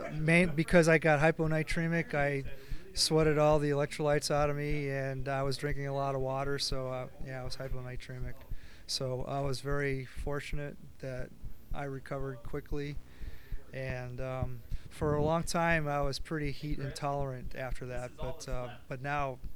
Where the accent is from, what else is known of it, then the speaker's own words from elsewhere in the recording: Lancaster, California, United States; But I'm from the Antelope Valley, Lancaster-Palmdale, which is only 45 miles from Santa Clarita.